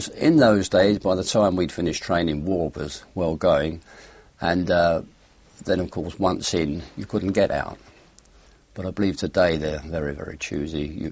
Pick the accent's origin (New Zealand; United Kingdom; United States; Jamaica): United Kingdom; London; born there; I was born in the East End of London, 1922.